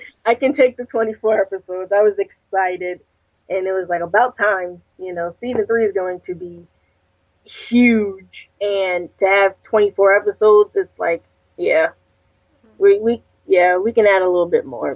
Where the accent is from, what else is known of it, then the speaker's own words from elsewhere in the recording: Connecticut, United States; Yes, I'm from Connecticut.